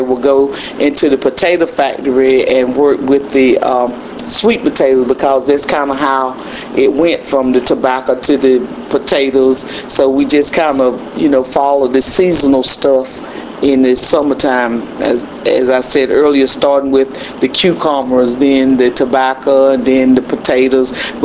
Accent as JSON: {"language": "English", "town": "Hookerton", "region": "North Carolina", "country": "United States", "tie": "born or raised there", "said": "I was born and raised in Greene County. And the little town was called Hookerton, even though we were in the countryside"}